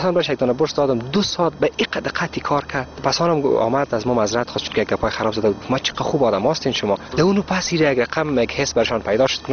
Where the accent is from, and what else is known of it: Afghanistan